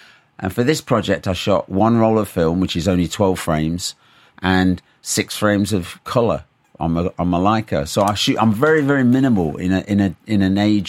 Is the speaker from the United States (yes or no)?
no; Leicester, East Midlands, United Kingdom; I came from a Midlands working class family. I'm from Leicester.